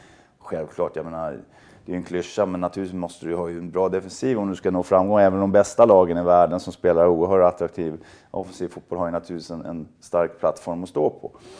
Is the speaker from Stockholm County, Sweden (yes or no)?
yes; Stockholm, Stockholm County, Sweden; jag var Stockholmsgrabb